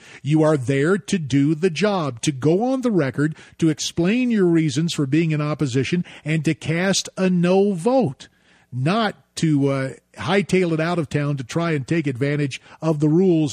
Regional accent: Arizona, United States; But I can tell you here in my home state of Arizona

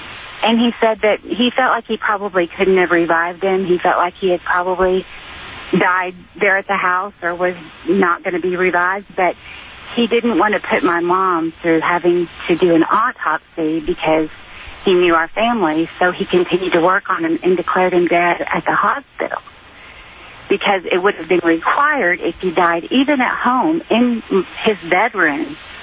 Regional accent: Texas, United States; Yeah, I just wanted to say that, you know, I grew up in Texas

